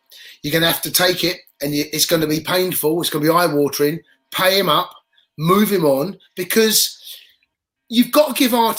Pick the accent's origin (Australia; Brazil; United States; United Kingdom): United Kingdom; Wimbledon, London; Now, I grew up in Wimbledon. That's where I'm from, born and bred.